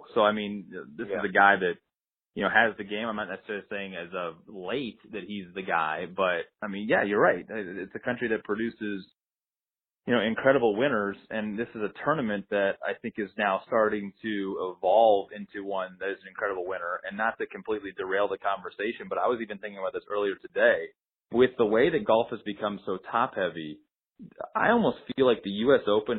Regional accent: Wisconsin, United States; I mean, as a Midwesterner, and I guess Wisconsin kind of gets thrown into those of the rest of us, I mean, more of a Great Lakes state.

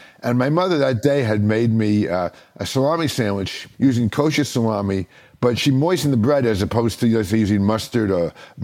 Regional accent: New York, United States; I love New York. I'm from New York, so I love New York.

